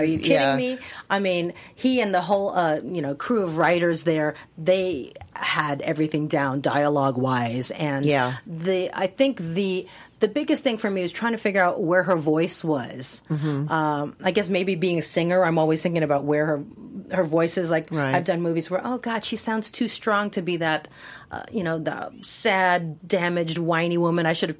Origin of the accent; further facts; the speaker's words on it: Hawaii, United States; I sort of put on this sort of Asian accent, but I'm from Hawaii.